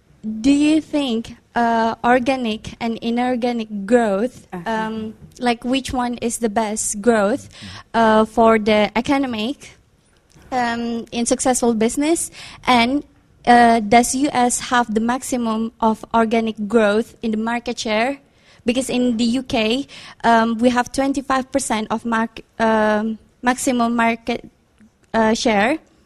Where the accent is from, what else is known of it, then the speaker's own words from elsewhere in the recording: Indonesia; English is a second language; from Indonesia.